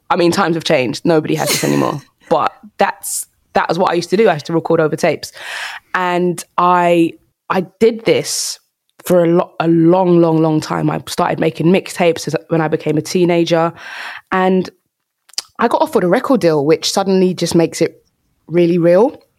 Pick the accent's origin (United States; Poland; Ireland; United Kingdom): United Kingdom; London; But I'm from South London. I'm the second of four kids to my mum and dad.